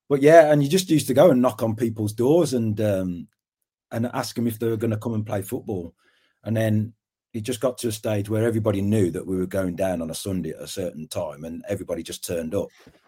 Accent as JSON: {"language": "English", "town": "Birmingham", "region": "West Midlands", "country": "United Kingdom", "tie": "born or raised there", "said": "growing up in Birmingham, I grew up in, I was born in Handsworth, but I lived all over Birmingham. Just was brought up by my mum and two brothers. And, you know, I lived in Yardley, Borsley Green, Sheldon."}